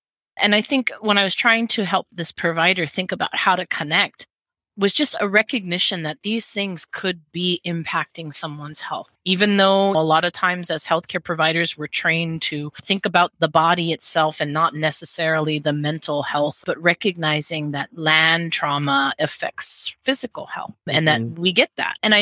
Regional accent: Hawaii, United States; As a Hawaiian, I dance hula. I danced hula when I was in Seattle too.

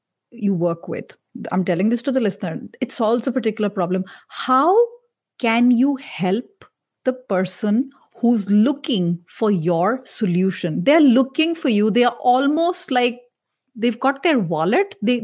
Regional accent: India; That's normal. I'm Indian. I look like them. I sound like them. At the same time, I have a huge subscriber base in the US. That makes no sense. I've never lived there. I don't sound North American.

